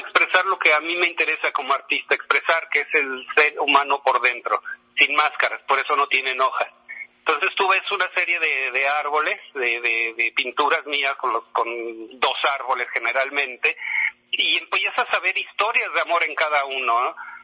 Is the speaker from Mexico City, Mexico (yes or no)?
yes; Mexico City, Mexico; born there; Yo nací en la Ciudad de México.